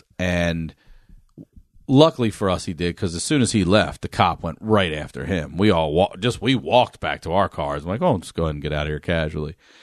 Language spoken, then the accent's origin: English; Maryland, United States; I grew up in Maryland. We were on our way to Hanover, Pennsylvania.